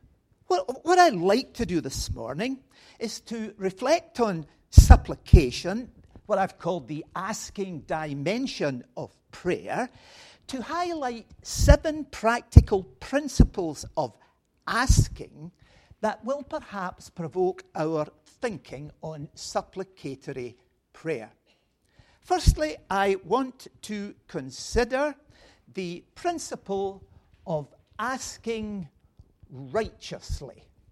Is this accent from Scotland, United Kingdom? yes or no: yes; Scotland, United Kingdom; Although I am from Scotland, two Sundays ago I was preaching in Madagascar